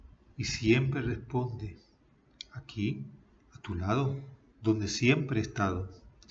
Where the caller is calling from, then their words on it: Panama; desde Panamá y quería compartirte una breve reflexión